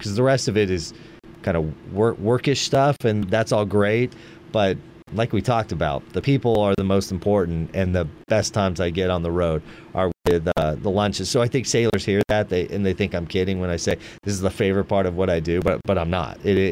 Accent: California, United States; some of the places I grew up with in California.

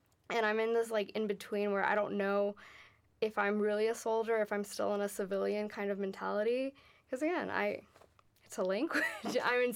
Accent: Miami, Florida, United States; Because that's where I know I can always like fly home to. And so that's why I say I'm from Miami.

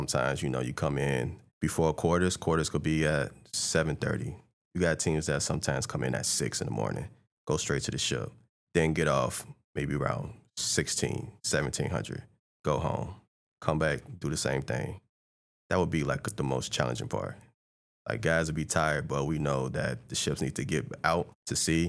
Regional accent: Gary, Indiana, United States; I'm from Gary, Indiana, home of … if you don't know where that's at, 15 minutes from Chicago.

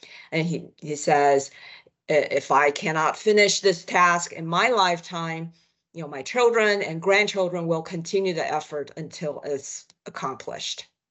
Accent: Taipei, Taiwan; I grew up in Taipei, the capital city of Taiwan. After I graduated from college, I came to the States for grad school at the University of Michigan.

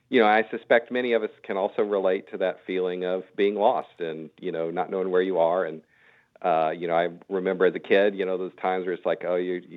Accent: Clinton, Mississippi, United States; So originally I'm from Clinton, Mississippi, so right down the road there from Vicksburg.

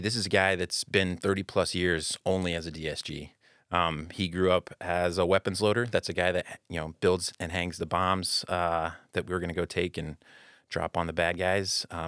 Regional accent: Terre Haute, Indiana, United States; We grew up in Terre Haute together.

